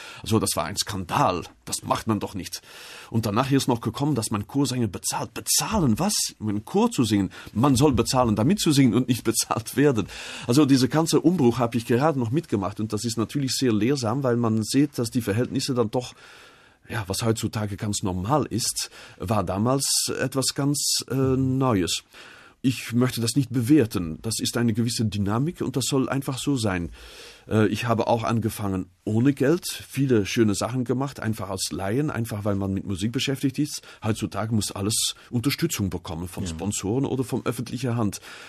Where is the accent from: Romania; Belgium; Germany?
Belgium; Flanders; Also ich komme aus Flandern